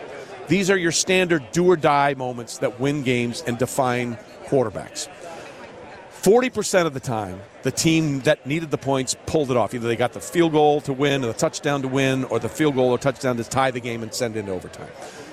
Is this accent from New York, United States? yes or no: no; Connecticut, United States; Okay, I'm from Connecticut. I can say that.